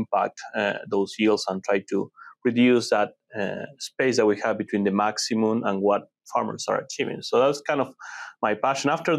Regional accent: Cordoba, Córdoba, Argentina; now in United States; I'm not originally from the U.S. I grew up in Argentina, in Cordoba. It's a central part of the country. An area that we grow a lot of corn and peanuts and soybeans as well.

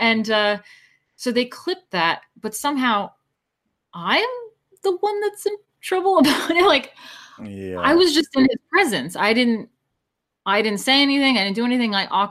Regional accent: New York, United States; I was born and raised in New York, and I thought that that would never happen, but they won.

